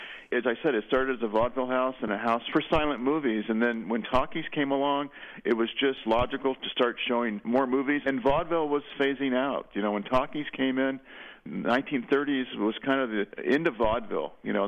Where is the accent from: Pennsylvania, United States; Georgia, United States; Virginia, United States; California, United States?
California, United States; San Bernardino; I grew up in San Bernardino and I remember going there to see movies when I was a kid.